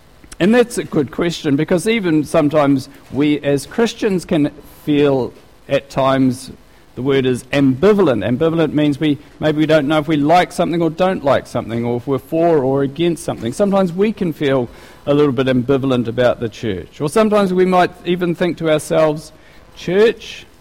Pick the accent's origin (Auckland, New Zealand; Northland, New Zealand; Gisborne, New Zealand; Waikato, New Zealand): Gisborne, New Zealand; Now, I'm from Gisborne and we can fit a lot of people in a car